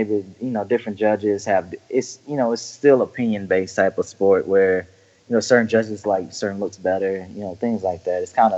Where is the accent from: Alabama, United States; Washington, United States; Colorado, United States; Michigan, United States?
Alabama, United States; So I went to my home state, Alabama, to do a guest posing. I had maybe three people come and speak to me the whole time from the place I grew up.